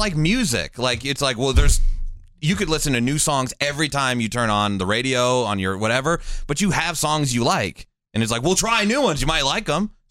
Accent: Midwest, United States; I grew up in the Midwest. It's obviously there's not as many options.

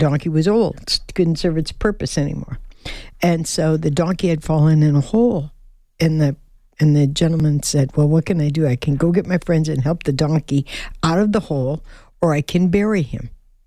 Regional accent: Detroit, Michigan, United States; because, you know, I'm from Motown.

